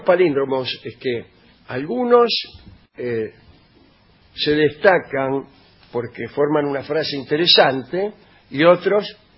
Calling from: Alicante, Valencian Community, Spain; de Alicante.

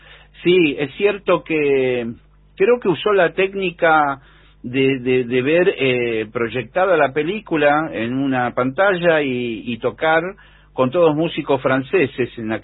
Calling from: Mar del Plata, Buenos Aires Province, Argentina; de Mar del Plata.

